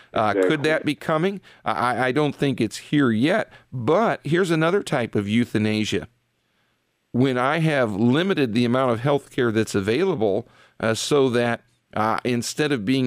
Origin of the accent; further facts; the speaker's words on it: United States; And as a as an American, I don't like that third party getting in there between me and my health care.